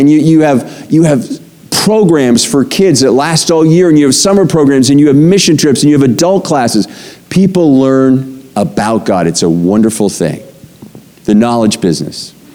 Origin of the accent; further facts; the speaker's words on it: Pennsylvania, United States; I grew up in Pennsylvania. Every kid in eastern Pennsylvania goes there every year to the Franklin Institute.